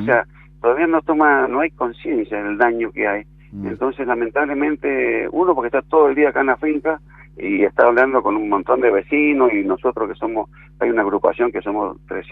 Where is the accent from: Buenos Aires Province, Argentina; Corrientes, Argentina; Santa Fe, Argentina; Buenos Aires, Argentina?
Corrientes, Argentina; Monte Caseros; De acá de San Martín, Monte